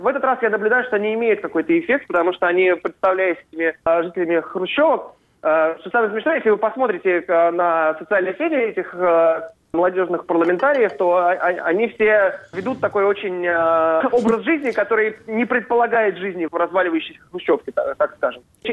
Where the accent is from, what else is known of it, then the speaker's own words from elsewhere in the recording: Moscow, Russia; Я за этим слежу не только как нормальный москвич.